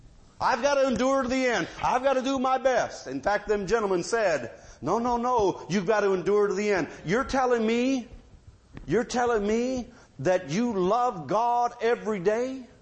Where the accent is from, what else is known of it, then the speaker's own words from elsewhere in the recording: United States; I got that right. I'm an American.